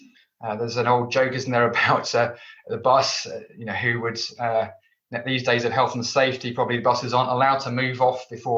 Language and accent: English; London, United Kingdom; I grew up in London, and we often rode on the London Underground system, on the tube.